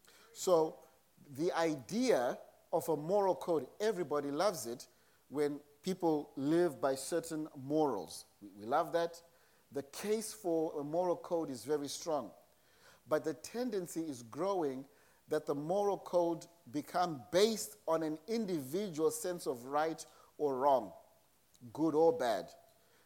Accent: Zimbabwe; I grew up in Zimbabwe, raised by my maternal grandparents as well as my paternal grandmother.

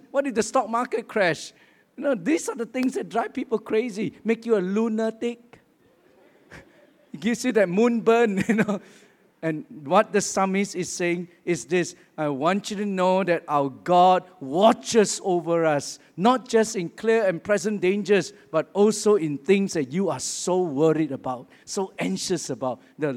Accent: Singapore; I come from Singapore. We are all expected to serve in the army.

